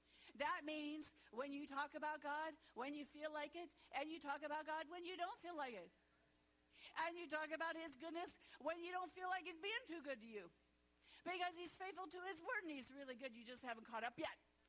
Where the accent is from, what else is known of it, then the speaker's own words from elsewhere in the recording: St. Louis, Missouri, United States; I mean, I'm from St. Louis.